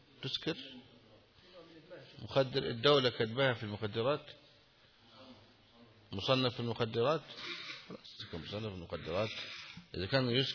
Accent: Egypt; أما البيرة التي عندنا في مصر فإنها فيها كحول وتسكر

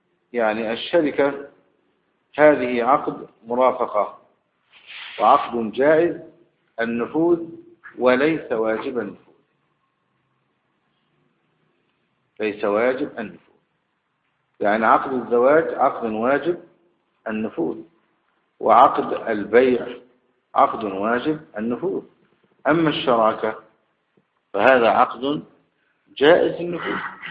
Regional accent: Egypt; وما يقوم مقامهما من الجنيهات في بلادنا مصر

